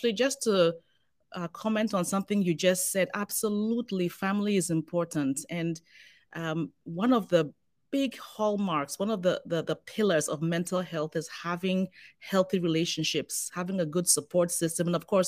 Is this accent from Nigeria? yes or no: no; Ghana; growing up in Ghana